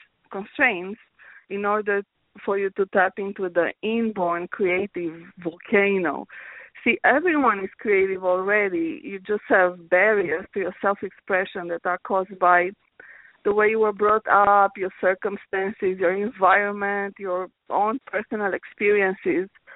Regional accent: Romania; now in United States; I'm originally from Romania, and within Romania, I lived in different cities, and I visited a lot of Europe, and then I moved here to the States.

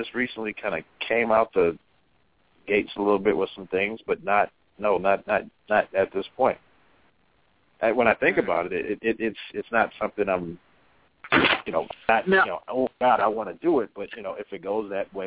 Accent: Midwest, United States; Yeah, I'm from the Midwest.

